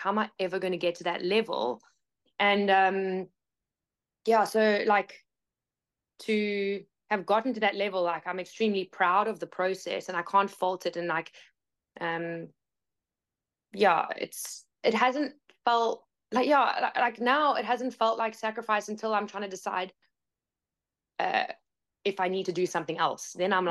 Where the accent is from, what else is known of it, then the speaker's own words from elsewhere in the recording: South Africa; I'm from South Africa.